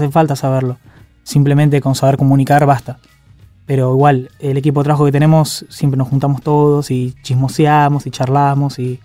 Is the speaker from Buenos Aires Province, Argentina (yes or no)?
yes; La Plata, Buenos Aires Province, Argentina; Sí, yo soy de La Plata.